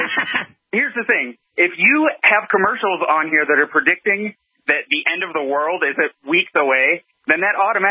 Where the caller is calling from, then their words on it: University City, Missouri, United States; Yes, I'm calling from University City, which is in St. Louis area.